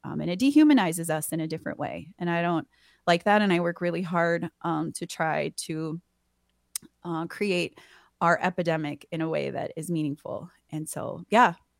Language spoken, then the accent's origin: English; Wyoming, United States; I talk about Wyoming, because that's actually where my mom's from. We're from the Wind River Reservation. We're Eastern Shoshone.